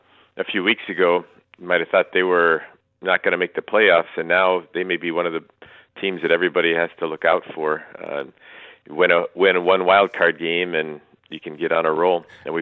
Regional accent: Chicago, Illinois, United States; I didn't grow up a Cardinal fan growing up in the Chicagoland area

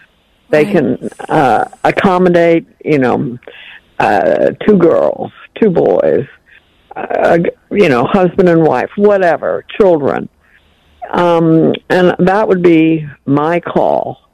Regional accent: New York City, New York, United States; I grew up in New York City, was born in New York City. And I grew up in an apartment in New York with my family.

